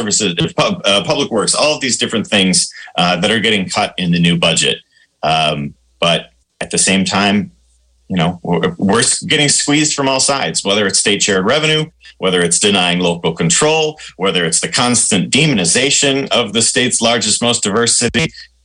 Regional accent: Pewaukee, Wisconsin, United States; I grew up in Waukesha County as well.

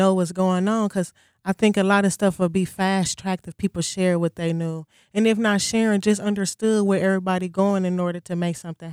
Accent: Milwaukee, Wisconsin, United States; owner and operator of Faux Walkie. I'm born and raised in Milwaukee

